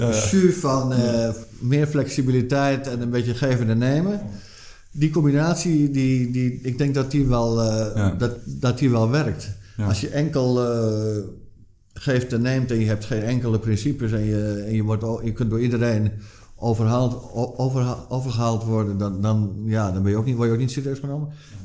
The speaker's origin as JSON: {"language": "Dutch", "country": "Netherlands", "moved": "as an adult", "lives_now": "Brussels, Belgium", "said": "Nee, ik ben al vanaf mijn 22, 23 ben ik vertrokken uit Nederland naar Brussel."}